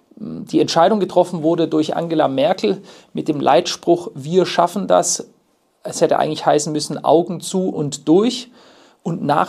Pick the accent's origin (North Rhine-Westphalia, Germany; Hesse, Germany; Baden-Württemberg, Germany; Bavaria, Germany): Baden-Württemberg, Germany; Stuttgart; bei mir in meiner alten Heimatstadt in Stuttgart.